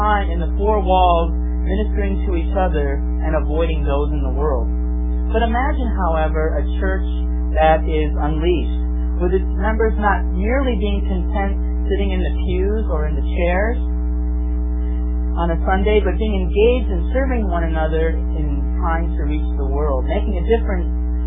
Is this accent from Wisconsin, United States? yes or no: yes; Milwaukee, Wisconsin, United States; also born or lived in Madison; now in Raleigh, United States; I grew up in Milwaukee, Wisconsin, and grew up there and until college.